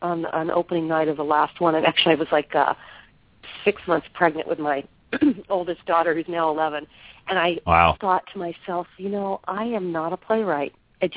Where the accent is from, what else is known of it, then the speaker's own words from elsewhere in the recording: Oregon, United States; I moved back up to the Northwest. I'm from Oregon, and I was very homesick when I lived in Los Angeles